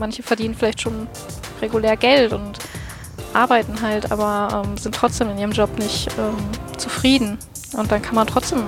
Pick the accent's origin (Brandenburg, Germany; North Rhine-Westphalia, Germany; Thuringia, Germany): North Rhine-Westphalia, Germany; Bochum; Ursprünglich komme ich aus Bochum.